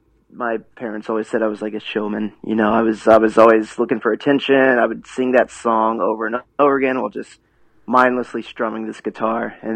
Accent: Indiana, United States; I'm from, I was born and raised in Indiana.

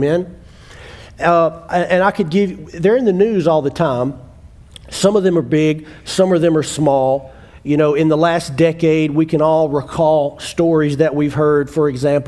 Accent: the South, United States; I don't care that I'm from the South.

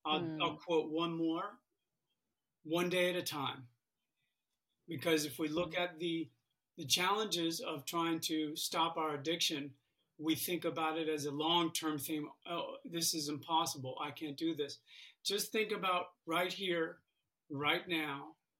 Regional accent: Florida, United States; But in the late 60s, early 70s, growing up in Florida, there was a lot of drugs.

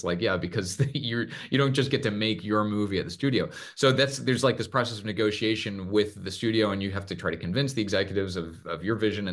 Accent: Tucson, Arizona, United States; one little girl from just north of Tucson, my hometown, sent me a little I don't know what it is.

